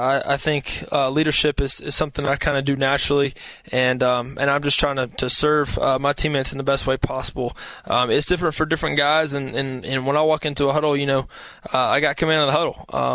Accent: Georgia, United States; growing up in Georgia, being a Falcons fan

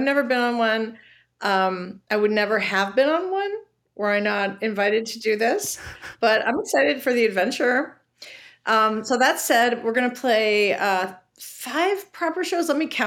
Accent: St. Louis, Missouri, United States; also born or lived in Chicago; So yeah, five shows and all in cities I love. I'm from St. Louis.

